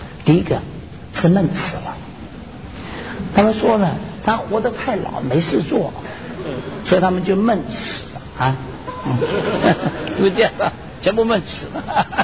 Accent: Hong Kong; 我小的时候在香港半夜呢

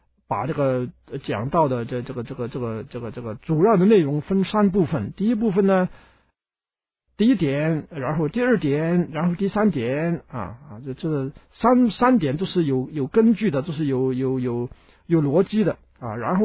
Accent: China

